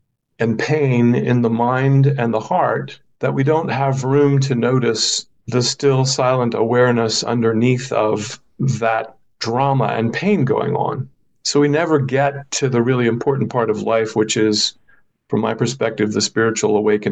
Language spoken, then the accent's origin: English; United States; which of course I'm mispronouncing as an American, but forgive me for that.